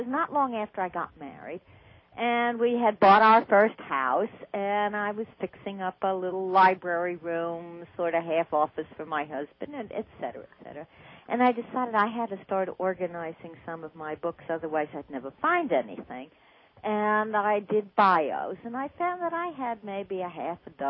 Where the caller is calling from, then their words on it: New Jersey, United States; I'm calling from New Jersey.